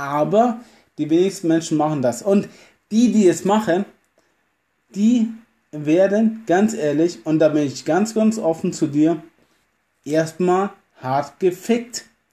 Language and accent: German; Germany; Ich bin ein Deutscher, das mag so sein. Ich habe auch vielleicht polnische Wurzeln, das ist auch ganz gut so. Ich habe vielleicht auch jugoslawische Wurzeln, das kann auch gut möglich sein.